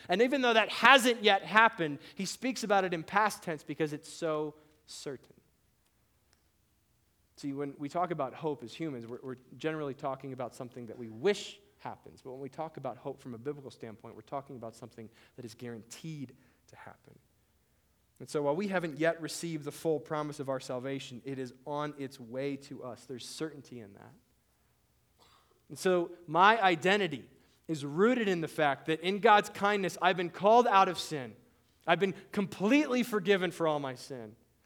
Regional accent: Mexico City, Mexico; also born or lived in West Virginia / Pennsylvania / Ohio / North Carolina; now in California, United States; I'm a missionary kid. I grew up in Mexico City, and I hate the question people ask, "Hey, where are you from?" Because for me, I'm from West Virginia, Pennsylvania, Ohio, North Carolina, Mexico City, and California now.

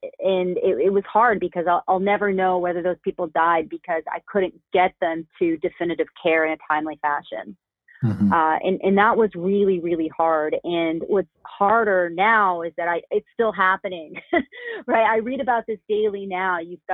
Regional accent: Canada; now in United States; I'm Canadian

